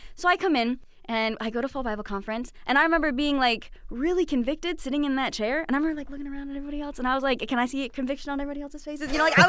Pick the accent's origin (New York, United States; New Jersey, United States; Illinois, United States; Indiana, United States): Indiana, United States; Chesterton; So I'm from Chesterton, Indiana. It's like right off Lake Michigan, right underneath it.